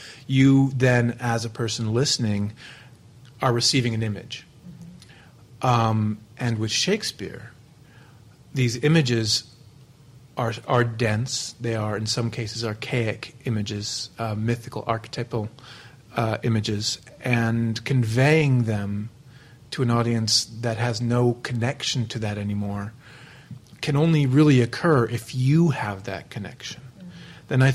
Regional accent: United States; I, being an American, we have your work visas for the Stratford Festival

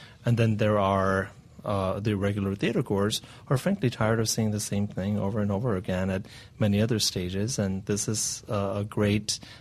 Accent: Pakistan; born there; I'm first generation. I was born in Pakistan.

